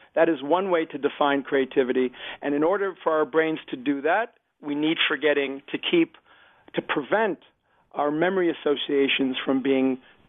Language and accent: English; Israel; I grew up in Israel.